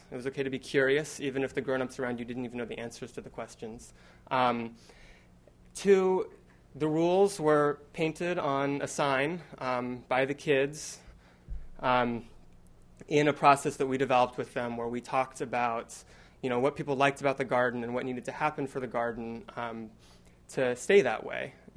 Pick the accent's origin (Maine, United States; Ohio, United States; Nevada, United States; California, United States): California, United States; I grew up in California, and the kids that I worked with at the garden were always sort of confused by the idea that my parents and my little sister could be 3,000 miles away